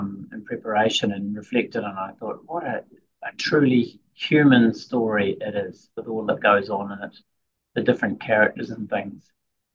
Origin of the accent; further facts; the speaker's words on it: Wellington, New Zealand; So you've got a double dose of us Wellingtonians today.